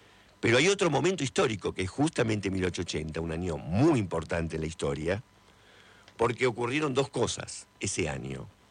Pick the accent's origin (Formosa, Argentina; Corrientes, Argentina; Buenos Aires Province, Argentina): Buenos Aires Province, Argentina; ¿Cómo nos ven a los bonaerenses en las otras provincias? Como porteños.